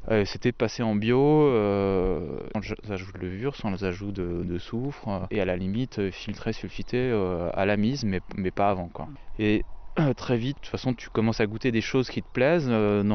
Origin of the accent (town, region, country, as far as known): Grand Est, France